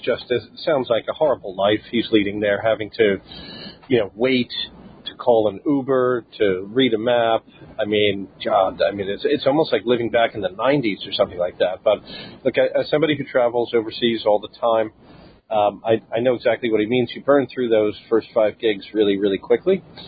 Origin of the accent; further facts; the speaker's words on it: United States; I'm an American. I'm going to go knock on the door of the American embassy.